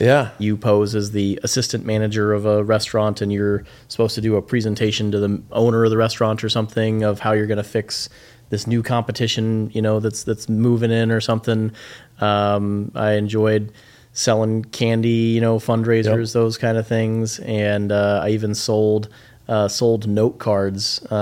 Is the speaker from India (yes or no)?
no; Rochester, Minnesota, United States; also born or lived in Oklahoma, United States; Yeah, I grew up in Rochester here, graduated from John Marshall class of 01 and, or 2000.